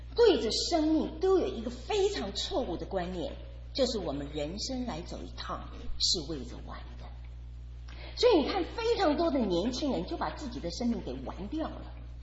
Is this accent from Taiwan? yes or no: yes; Taiwan; 我是在台湾长大的，前几年我常常回台湾